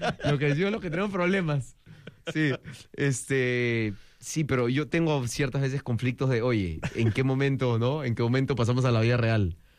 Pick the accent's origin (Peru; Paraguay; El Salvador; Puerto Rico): Peru; soy de Perú.